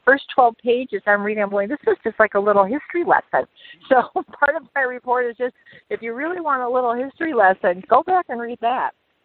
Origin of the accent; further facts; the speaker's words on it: Detroit, Michigan, United States; I'm from Detroit, so we go 2005.